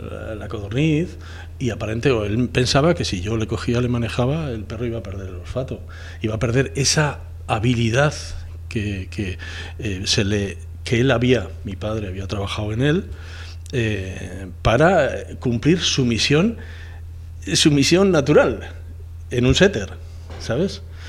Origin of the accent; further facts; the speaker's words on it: Puente San Miguel, Cantabria, Spain; yo nací en Puente San Miguel